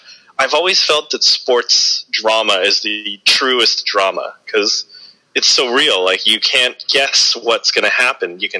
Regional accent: Red Deer, Alberta, Canada; Oh, Red Deer. Well, it was, you know, pretty standard small Canadian town, I would say.

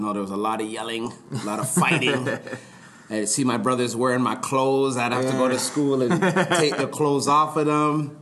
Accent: Toronto, Ontario, Canada; So I originally grew up in Rexdale. That was my first experience in Toronto. I grew up in Rexdale, and I'd say about till I turned about 10 or so, I moved out to Keelan Finch area.

